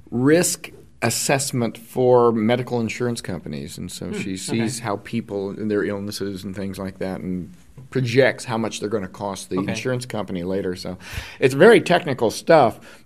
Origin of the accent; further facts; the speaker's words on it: Greenwood, Missouri, United States; born there; Well, I was born outside of Kansas City, Missouri.